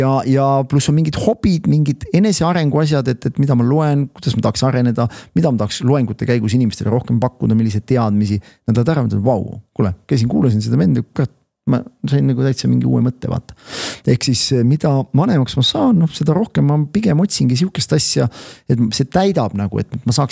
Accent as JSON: {"language": "Estonian", "town": "Viljandi", "region": "Viljandi County", "country": "Estonia", "tie": "born or raised there", "said": "Ja sama meil on vähem mul maja taga, kus ma üles kasvasin tegelikult Viljandis."}